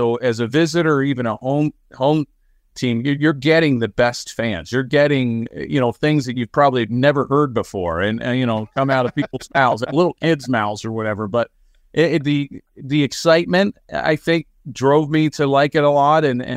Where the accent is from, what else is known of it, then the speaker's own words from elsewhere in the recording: Baltimore, Maryland, United States; and I grew up in Baltimore, I thought I'd probably be an Oriole way before I was a Yankee.